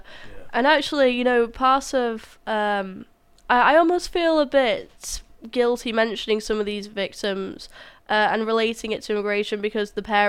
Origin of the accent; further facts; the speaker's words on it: Bolton, North West England, United Kingdom; This was near me, so I'm from Bolton, and she was killed in Queen's Park, which is weird because... That's where me and my friends used to go and, you know, just hang out and go to the park